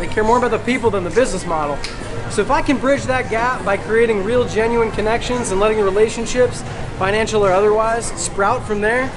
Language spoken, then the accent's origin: English; Seattle, Washington, United States; I'm from Seattle, Washington. Went to school on the East Coast.